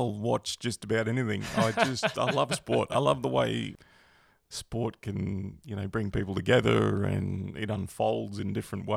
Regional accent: Australia; also born or lived in Cape Town, South Africa; I was born in South Africa, in Cape Town. I moved to Australia with mum and dad in 1979. I was only sort of seven at the time, so quite young.

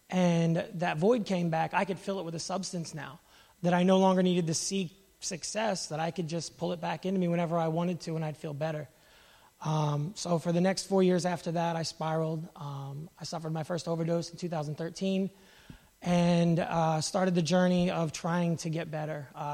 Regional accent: New Jersey, United States; I am 33 years old, and I'm from New Jersey.

